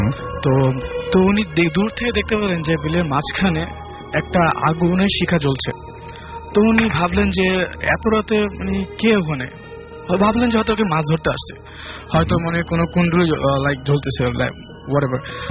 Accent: Mohammadpur, Dhaka Division, Bangladesh; এসেছি মোহাম্মদপুর থেকে।

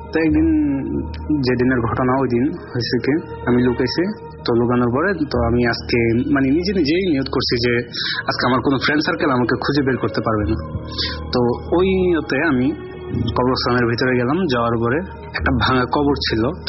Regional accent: Comilla, Chittagong Division, Bangladesh; now in Oman; আমি ওমান থেকে বলছি এবং আমার হোমটাউন কুমিল্লাতে, যে কোনো একটা জায়গায়। তো রাসেল ভাই, কুমিল্লাতে যখন আমি কুমিল্লাতে ছোট থেকে বড় হয়েছি এবং কি কুমিল্লাতেই থাকি অনেক বছর।

